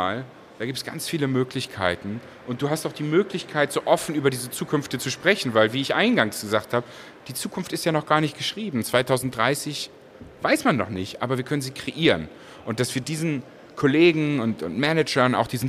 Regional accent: Hamburg, Germany; Hamburg zum Beispiel, wo ich herkomme

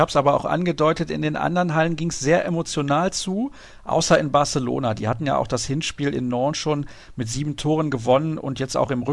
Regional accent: Cologne, North Rhine-Westphalia, Germany; Ich komme ja hier aus der Gegend in Köln

